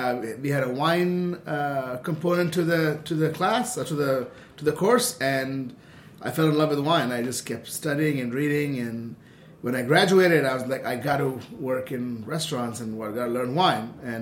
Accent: Kolkata, West Bengal, India; So I grew up in India, in Calcutta.

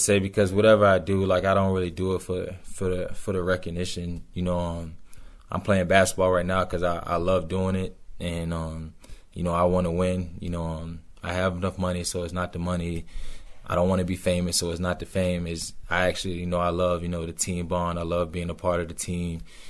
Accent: Richmond, Virginia, United States; I grew up in Richmond, Virginia.

